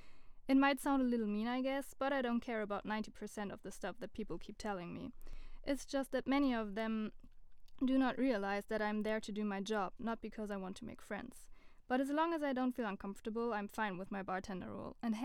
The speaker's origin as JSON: {"language": "English", "region": "Hamburg", "country": "Germany", "tie": "born or raised there", "said": "I knew that my studies would make me leave my hometown Hamburg"}